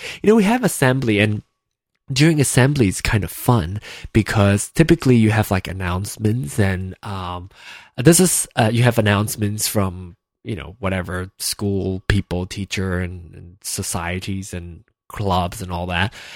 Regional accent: Malaysia; I'm from Malaysia. I grew up in Malaysia

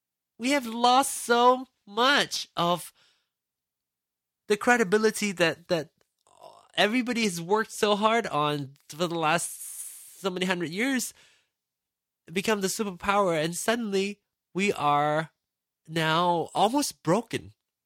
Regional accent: Malaysia; now in United States; I grew up in Malaysia, you know? I did not grow up here.

